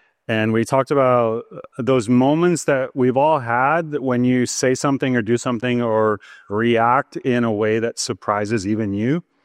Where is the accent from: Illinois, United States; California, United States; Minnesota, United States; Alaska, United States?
Illinois, United States; Chicago; I grew up in Chicago, so I'm a Bears fan.